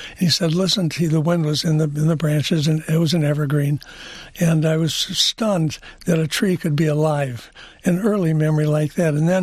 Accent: Highland Park, Michigan, United States; We grew up together in Highland Park.

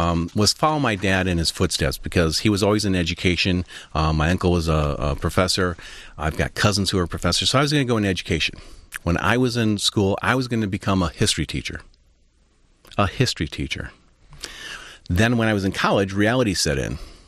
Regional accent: Detroit, Michigan, United States; Well, I grew up in Northwest Detroit.

